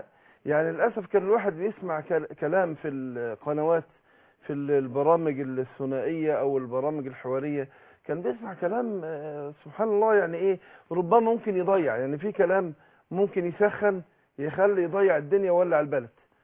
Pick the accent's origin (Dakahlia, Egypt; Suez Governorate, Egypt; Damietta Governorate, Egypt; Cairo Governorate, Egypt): Suez Governorate, Egypt; Suez; طبعا انا من السويس وكنت متابع